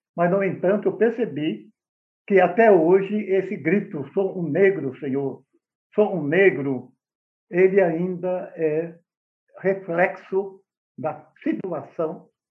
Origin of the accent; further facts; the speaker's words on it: Bragança Paulista, São Paulo, Brazil; Sendo de origem rural, meus pais apanhavam café em Bragança Paulista, que é a minha terra